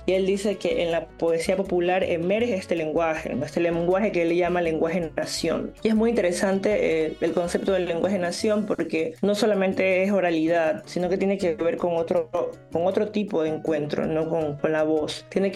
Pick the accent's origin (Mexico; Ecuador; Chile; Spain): Ecuador; Esmeraldas; tengo 31 años, soy ecuatoriana de Esmeraldas